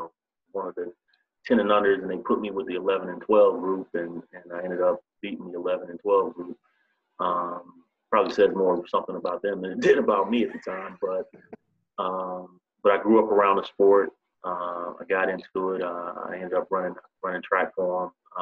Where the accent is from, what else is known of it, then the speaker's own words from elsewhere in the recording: Chattanooga, Tennessee, United States; I grew up in Chattanooga, Tennessee. My father was a high school assistant football coach and head track coach.